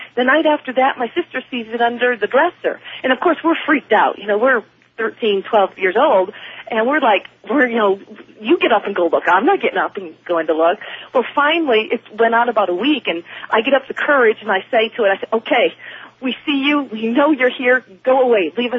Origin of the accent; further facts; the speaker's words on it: Wisconsin, United States; My sister and I, we grew up in Wisconsin